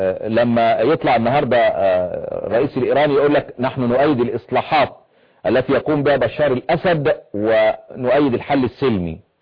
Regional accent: Egypt; عندنا في مصر

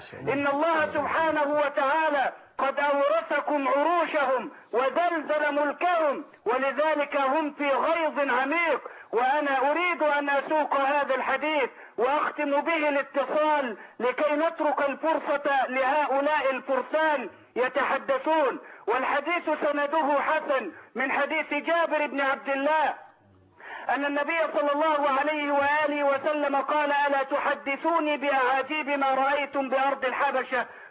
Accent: Port Said, Port Said Governorate, Egypt; بقولها لك أنا من بورسعيد

